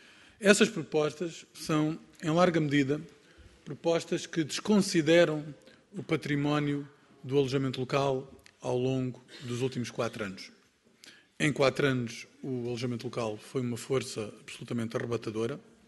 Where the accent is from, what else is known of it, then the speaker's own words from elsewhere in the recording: Algarve, Portugal; Eu, por exemplo, sou do Algarve